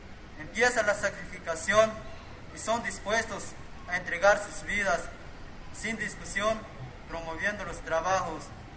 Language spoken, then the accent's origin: Spanish; Chiapas, Mexico; Vengo del municipio de La Dignidad. … Mi comunidad es Rancho Las Peñas.